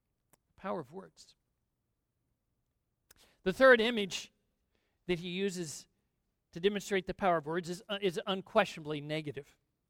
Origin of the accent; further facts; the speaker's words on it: California, United States; I grew up in Southern California.